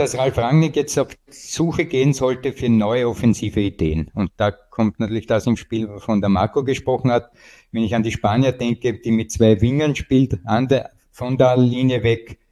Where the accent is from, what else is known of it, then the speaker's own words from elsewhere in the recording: Austria; bei uns in Österreich nicht, weil sie gibt es nicht. Daher Frage, wie soll die neue offensive Ausrichtung Österreichs sein?